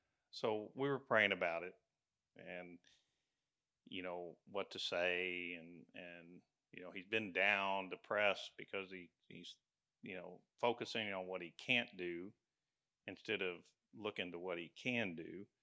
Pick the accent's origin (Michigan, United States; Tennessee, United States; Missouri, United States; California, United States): Missouri, United States; Mexico; We went back to my hometown, Mexico. I know I look Mexican. I was actually born in Mexico, Missouri.